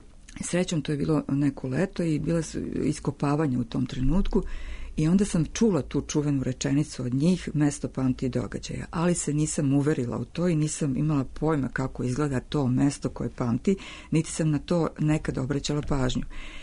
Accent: Split, Split-Dalmatia County, Croatia; moved away; koja dolazim iz Splita, koja sam došla iz Splita

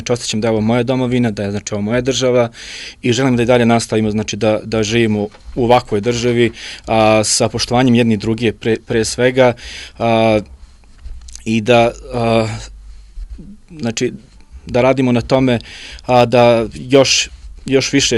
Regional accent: Novi Pazar, Raška District, Serbia; Ja zaista, recimo, dolazim, eto, iz Novog Pazara, Bošnjak sam

